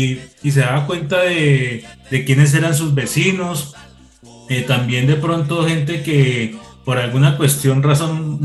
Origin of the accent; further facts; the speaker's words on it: Cali, Valle del Cauca, Colombia; now in Bogotá, Colombia; De pronto aquí en Bogotá no lo decía, pero como yo soy de Cali